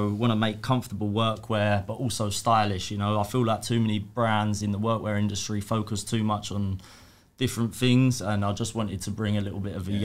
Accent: East of England, United Kingdom; So I'm from Essex. I come from a hard-working family.

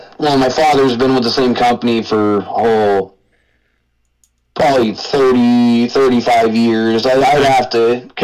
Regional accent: Washington, United States; I grew up in Washington, but man, yep. I am in the wrong part of the country.

